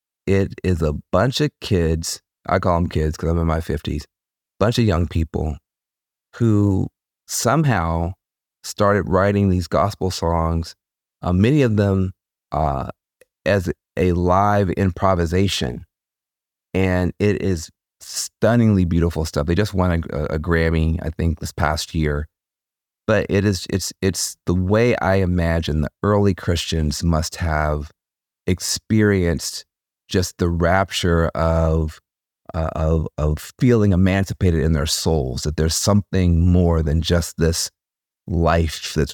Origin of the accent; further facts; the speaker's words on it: Jackson, Tennessee, United States; born there; I was born in Jackson, Tennessee, on the edge of a very small town.